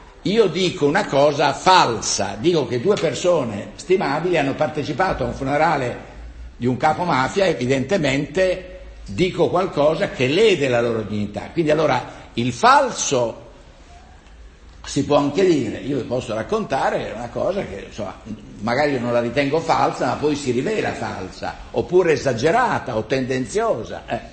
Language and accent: Italian; Florence, Tuscany, Italy; io sono un fiorentino di formazione, il mio liceo è il Dante